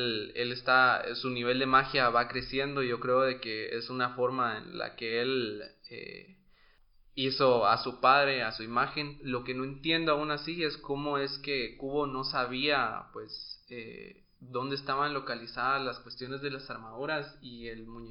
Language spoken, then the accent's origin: Spanish; Guatemala; Y pues sí, así somos los guatemaltecos.